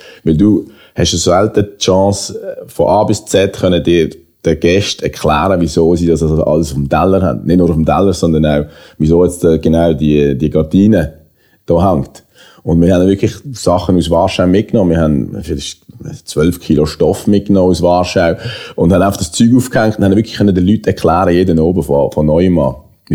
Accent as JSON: {"language": "German", "town": "Basel", "region": "Basel-Stadt", "country": "Switzerland", "said": "aber bei uns in Basel gibt es das fast nicht."}